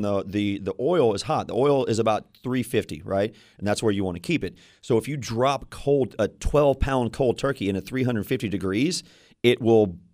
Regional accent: Louisiana, United States; And we're all from Louisiana, so we've been frying turkeys since the early 90s.

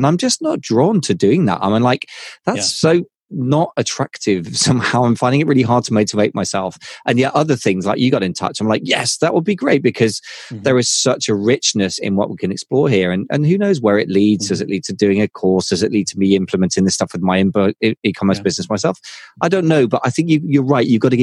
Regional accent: United Kingdom; And I'm British anyway, give a tradition of that.

